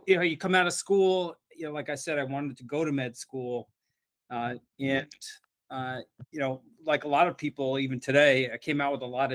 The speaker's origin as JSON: {"language": "English", "region": "New Jersey", "country": "United States", "tie": "born or raised there", "said": "I grew up in New Jersey, Very cool. Small town, it's kind of northwestern New Jersey. And lived there from the time I was about 3 until about 21."}